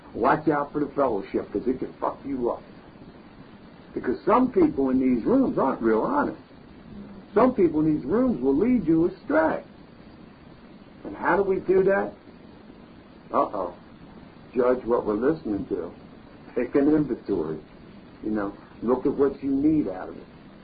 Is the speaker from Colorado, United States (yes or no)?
no; Baltimore, Maryland, United States; because I'm from Baltimore City.